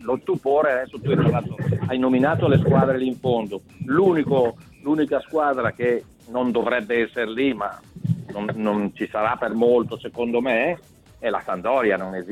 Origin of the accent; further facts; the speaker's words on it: Lombardy, Italy; io abito in Liguria, sono lombardo